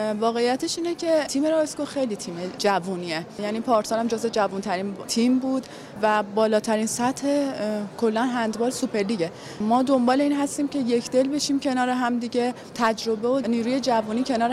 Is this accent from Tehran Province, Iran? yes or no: yes; Tehran, Tehran Province, Iran; من حدوداً 7 ساله که از تهران رفته بودم